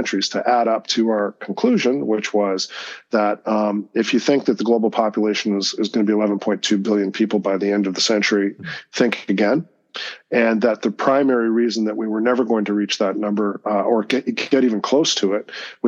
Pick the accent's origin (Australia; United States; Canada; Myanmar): Canada; I happen to live in Toronto and I'm Canadian.